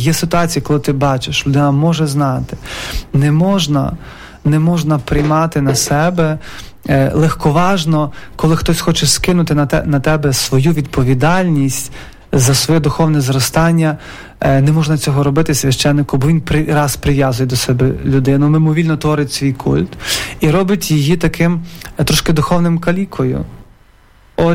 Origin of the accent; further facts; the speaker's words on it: Lviv Oblast, Ukraine; Я походжу з Радехівщини.